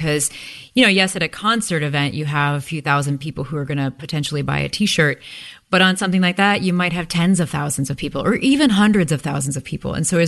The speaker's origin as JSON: {"language": "English", "region": "Midwest", "country": "United States", "tie": "born or raised there", "said": "And there's something about growing up in the Midwest too."}